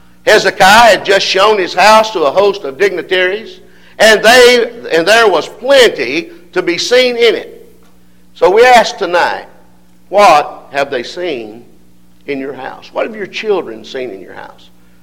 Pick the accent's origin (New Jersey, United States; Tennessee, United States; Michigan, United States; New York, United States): Tennessee, United States; Signal Mountain; I grew up on Signal Mountain, Tennessee, and had four sisters and two closets.